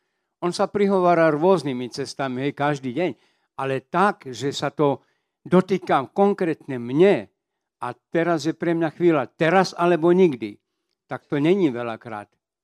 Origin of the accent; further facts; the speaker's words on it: Kapušany, Prešov Region, Slovakia; ja som z východu, Kapušany pri Prešove